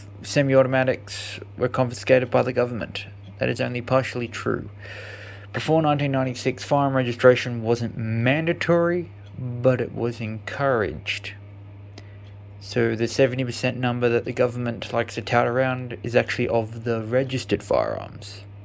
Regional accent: Australia; As an Australian

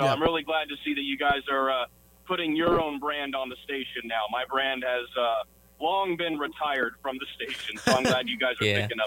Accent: Brownsburg, Indiana, United States; I'm from Brownsburg. I went to Brownsburg High School

